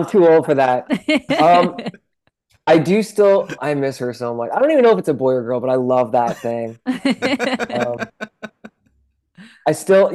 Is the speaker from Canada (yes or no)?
yes; Canada; But because I'm Canadian, I could trade it all in for cash and not pay tax on anything.